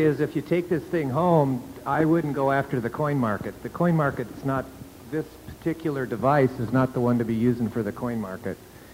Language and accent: English; Eugene, Oregon, United States; From Eugene, Oregon.